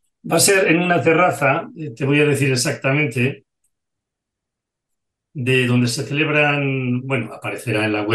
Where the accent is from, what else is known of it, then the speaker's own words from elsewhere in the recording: Peñafiel, Castile and León, Spain; yo soy de Piñal de Abajo, al lado de Pesquera de Duero, Peñafiel